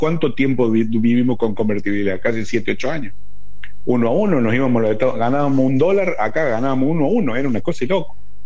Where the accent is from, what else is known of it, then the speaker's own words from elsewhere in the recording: Argentina; yo no soy de nadie, yo soy argentina.